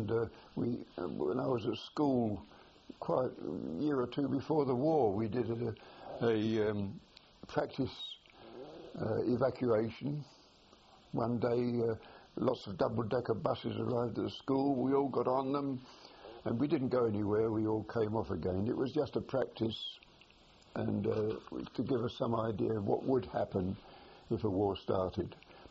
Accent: England, United Kingdom; born there; I was born in the Midlands

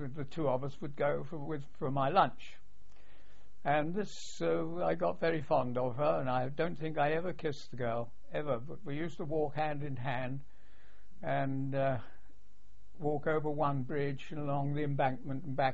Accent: Southwark, London, United Kingdom; I was born in Southwark, SE1, London SE1, and in a very, very nice house. Very secluded house, really, but only less than 100 yards to some of the worst slums in London.

